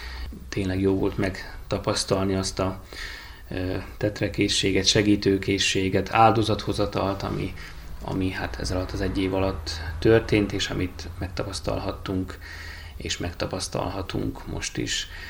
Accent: Hajdúsámson, Hajdú-Bihar, Hungary; Én Hajdúsámsoni származású vagyok egyébként, tehát nem messze innen kezdtem az életemet, illetve ott is élnek még most is a szüleim. Debrecenben jártam a református gimnáziumba

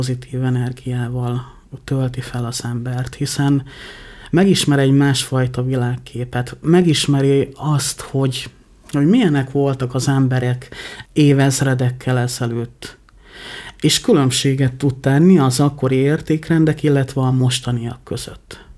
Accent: Létavértes, Hajdú-Bihar, Hungary; born there; Létavértesen születtem, ez egy kisváros a romániai határ mellett.

